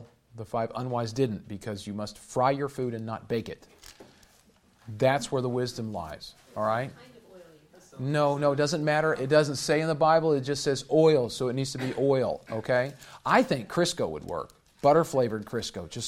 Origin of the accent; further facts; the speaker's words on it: United States; I mean, yeah, I grew up in America, so I kind of know what, you know, Jesus is about and stuff like that.